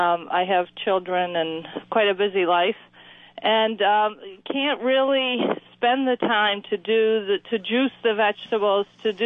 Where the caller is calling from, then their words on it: Wellesley, Massachusetts, United States; Yes, hi. I'm calling from Wellesley, Massachusetts, and I'm enjoying the show as I'm running down the road here.